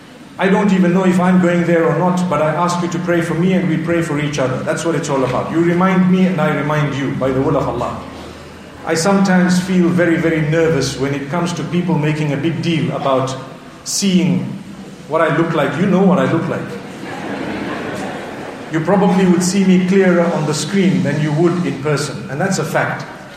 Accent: Norway; I came from Norway.

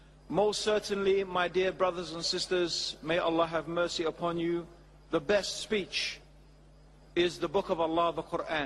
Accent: Tanzania; born there; I was born in Tanzania, but I suppose I'm a native in a sense. My ancestors came forth for many generations from that land.

